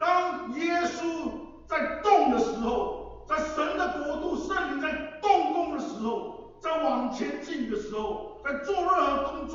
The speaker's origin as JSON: {"language": "Chinese", "country": "Singapore", "said": "时候我24岁，大学刚刚毕业，我是新加坡人，我是新加坡华侨"}